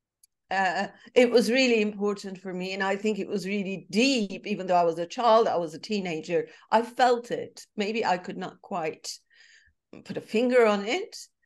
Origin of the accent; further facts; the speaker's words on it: Istanbul, Turkey; So I was born and raised in Istanbul